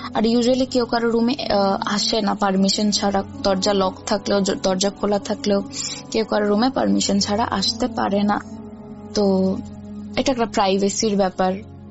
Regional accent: Bangladesh; moved away; আমি যে কান্ট্রিটা থাকি ওটা হচ্ছে বেশ ঠান্ডার একটা দেশ, তো আমরা যেহেতু বাংলাদেশের মানুষ আমাদের ওয়েদার মোটামুটি একটু গরম থাকে

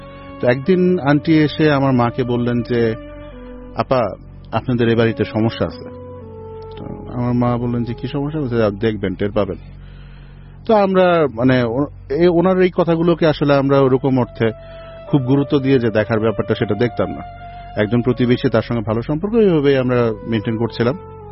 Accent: Dhaka, Dhaka Division, Bangladesh; আমি একজন corporate worker, আমি ঢাকার খিলগাঁওয়ের ছেলে।

